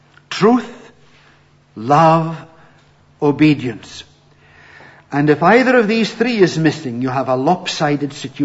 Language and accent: English; Bucksburn, Scotland, United Kingdom; had grown up in Bucksburn, my own home village just outside Aberdeen.